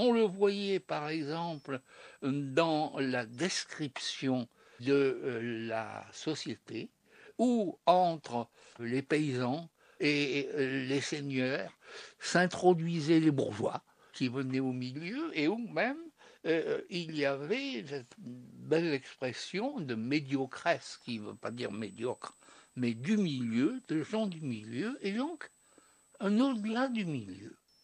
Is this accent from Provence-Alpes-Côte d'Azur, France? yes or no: yes; Toulon, Provence-Alpes-Côte d'Azur, France; born there; Je suis né à Toulon, oui.